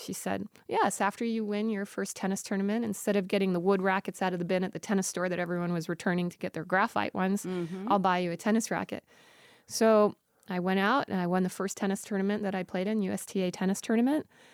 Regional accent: Encino, California, United States; But I grew up in Encino, one of seven children, middle child, first girl.

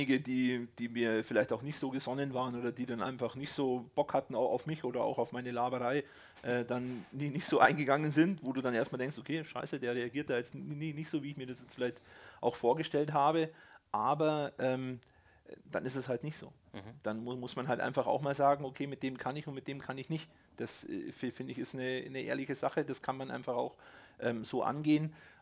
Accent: Munich, Bavaria, Germany; now in Hurlach, Germany; ich bin ja Münchner im Endeffekt und bin dann von München Richtung Augsburg gezogen, in das kleine, wunderschöne Dorf, nennt sich Hurlach, das ist bei Landsberg.

